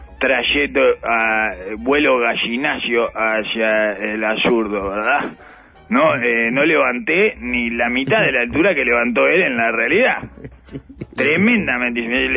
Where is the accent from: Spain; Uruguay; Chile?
Uruguay; Como todo uruguayo resentido